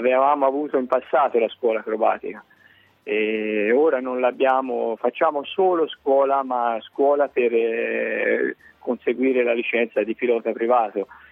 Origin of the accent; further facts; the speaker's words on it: Siena, Tuscany, Italy; dico siamo come senese.